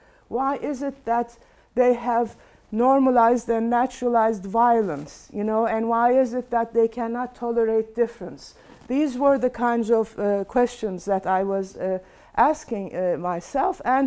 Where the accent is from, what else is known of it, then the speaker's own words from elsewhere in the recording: Istanbul, Turkey; I have been born and raised in Turkey, in Istanbul.